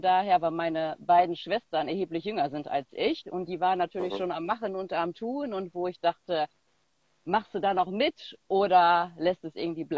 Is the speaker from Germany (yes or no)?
yes; Northern Germany, Germany; now in Cologne, Germany; Ich komme aus Köln, bin aber ein ehemaliges Nordlicht und seit 2008, ja, mittlerweile hier in Köln. Bin mittlerweile 37 Jahre alt